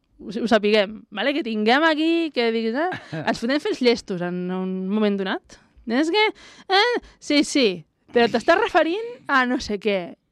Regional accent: Barcelona, Catalonia, Spain; Jo soc de Barcelona, en realitat. Vale? Porto aquí 1.000 anys, però soc de Barcelona.

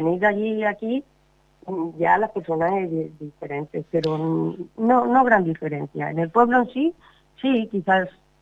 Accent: Andalusia, Spain; born there; moved away; also born or lived in Mallorca / Catalonia; Yo soy andaluza, de raíz andaluza. Nací en la provincia de Sevilla, mis padres de Córdoba y Jaén, pero muy jovencita me fui a vivir a Mallorca, de Mallorca pasé a Cataluña.

